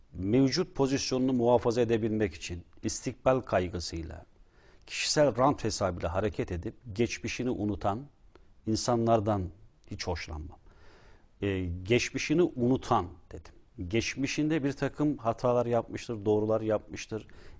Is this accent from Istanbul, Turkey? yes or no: no; İspir, Erzurum, Turkey; köyde ilk üniversite, Erzurum İspir Çayırbaşı köyüne mensup olan